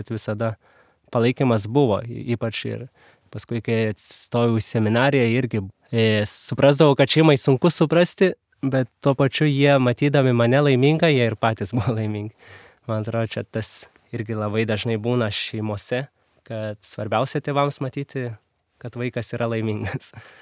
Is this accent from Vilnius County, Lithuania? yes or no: no; Kaunas, Kaunas County, Lithuania; Aš esu kaunietis ir užaugau visą laiką čia Kaune, mokiausi jėzuitų gimnazijoje, tai visą laiką buvau tokioj katalikiškoje aplinkoje